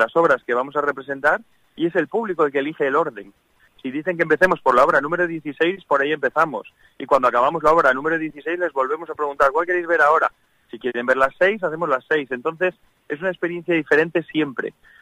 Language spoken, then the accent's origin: Spanish; Cantabria, Spain; yo soy de Cantabria y me encantaría llevar este proyecto a Cantabria